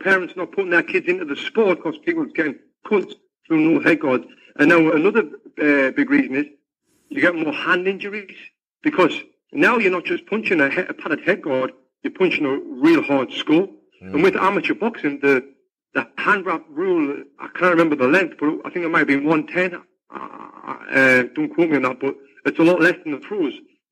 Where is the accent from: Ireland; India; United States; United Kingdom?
United Kingdom; Sunderland, North East England; When I fought in my hometown, Sunderland, I used to sell a shit ton of tickets